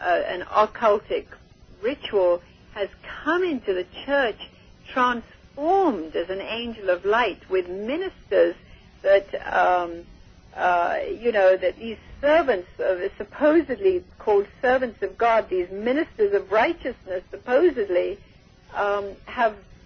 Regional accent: India; I was born and raised in India

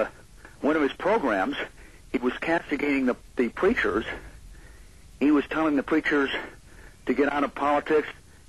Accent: Washington, United States; Yeah, I'm from Eastern Washington, not from Michigan.

